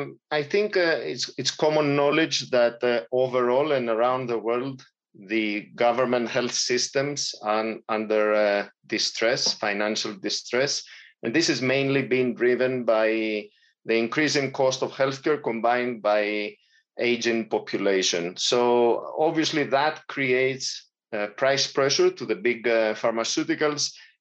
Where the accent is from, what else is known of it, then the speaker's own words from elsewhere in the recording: Greece; English is a second language; moved away as an adult; also born or lived in United States / Latin America / Spain / Italy; now in Switzerland; I'm Greek, originally born and raised in Greece, and eventually through my career, I had the pleasure to work in different parts of the world, in the US, Latin America, you know, back in Europe